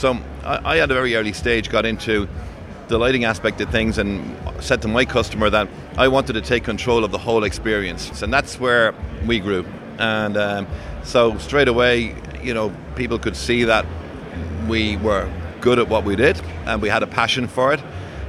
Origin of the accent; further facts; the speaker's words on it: Waterford, Munster, Ireland; I'm from Waterford